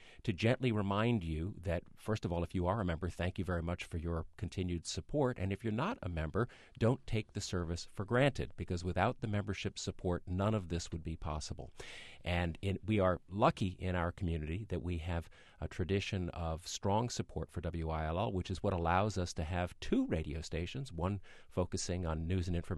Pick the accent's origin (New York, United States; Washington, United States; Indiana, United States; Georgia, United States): New York, United States; Albany; And growing up in Albany, I think we had a Whitney's department store.